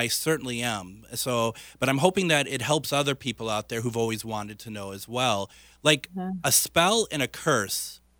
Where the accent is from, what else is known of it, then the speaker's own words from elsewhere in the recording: Minneapolis, Minnesota, United States; I mean, me growing up in the Northeast Minneapolis area, we had gone there mainly for Easter.